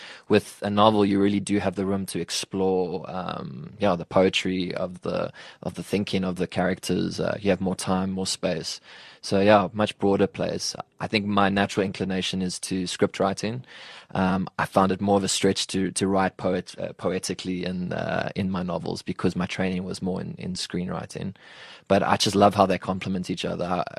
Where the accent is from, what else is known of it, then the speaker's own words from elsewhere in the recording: England, United Kingdom; For me, it was, I'm an English person telling one of the most loved Afrikaans folk tales.